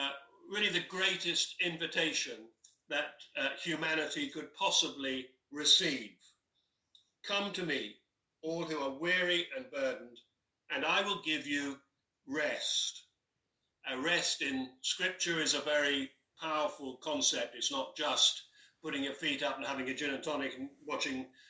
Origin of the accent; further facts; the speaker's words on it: United Kingdom; You see, we tend to think as British people, I think, that we can sort things out.